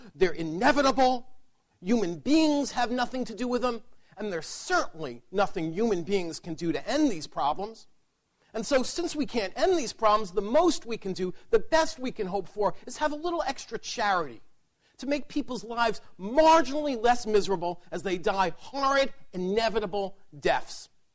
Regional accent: New York City, New York, United States; I want you to come visit me in my hometown of New York City.

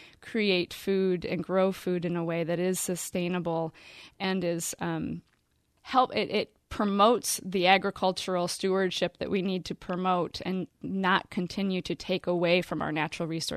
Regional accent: Flint, Michigan, United States; born there; and I was born in Flint, and so I have family still downtown

